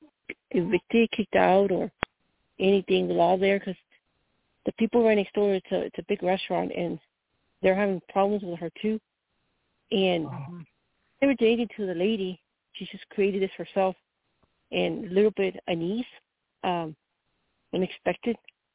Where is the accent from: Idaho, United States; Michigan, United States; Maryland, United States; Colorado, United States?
Colorado, United States; I'm from Colorado.